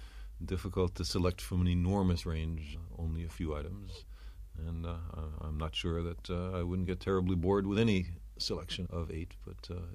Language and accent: English; Brooklyn, New York, United States; born there; Well, I was born in Brooklyn, New York.